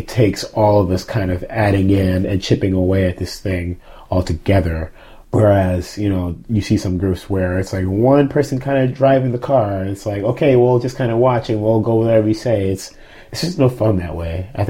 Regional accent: Texas, United States; But also, I'm from South Texas, so I was like, whoa, there's a lot happening.

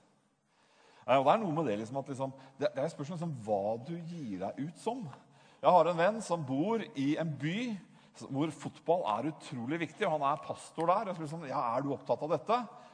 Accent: Bergen, Vestland, Norway; Jeg er fra Bergen, og da er jeg ikke fra Bergen, jeg er halvt bergenser

